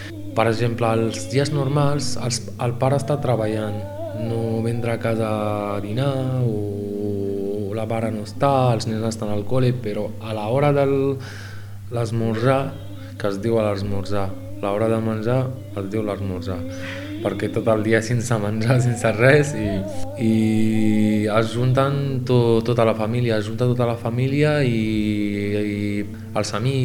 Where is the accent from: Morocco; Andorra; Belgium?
Morocco; Rabat, Rabat-Salé-Kénitra; now in Spain; bueno, tinc 30 anys, soc del Marroc i soc de la capital, a Rabat.